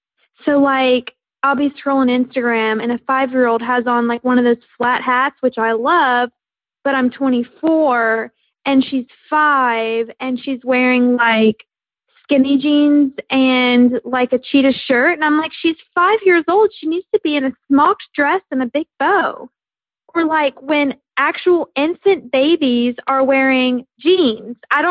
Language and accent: English; Nashville, Tennessee, United States; I'm from Nashville, Tennessee, the good old South.